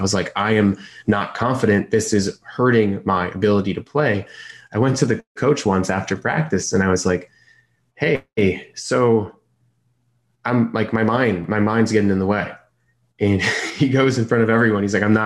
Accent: Chicago, Illinois, United States; He wasn't from the U.S. I was born and raised in Chicago, or near Chicago, but played soccer pretty much my whole youth.

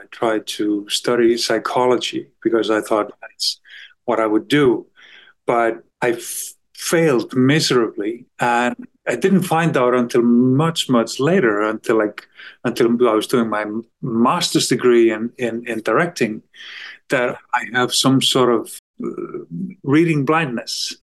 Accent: Iceland; Yes, I was born and raised in Iceland.

